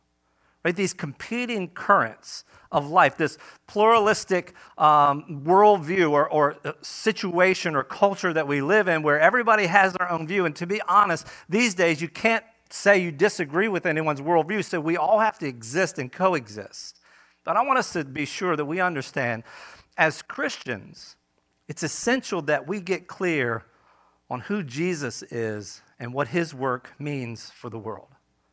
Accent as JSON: {"language": "English", "region": "East Coast", "country": "United States", "said": "Now, I'm from the East Coast"}